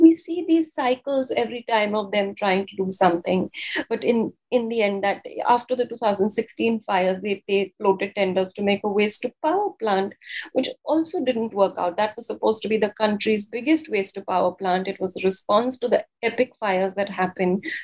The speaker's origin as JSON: {"language": "English", "country": "Italy", "said": "This could be, I'm from Italy."}